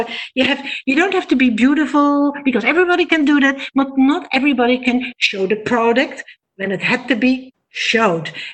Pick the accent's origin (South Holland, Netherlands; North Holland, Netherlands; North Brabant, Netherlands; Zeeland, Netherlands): South Holland, Netherlands; The Hague; and I come from Den Haag, and it's a different kind of people.